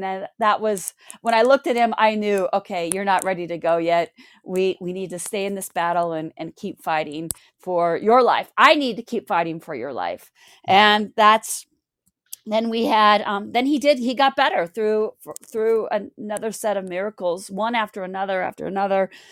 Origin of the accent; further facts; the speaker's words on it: Montana, United States; growing up in Montana, talking about spirituality, intuition, energy wasn't a normal conversation.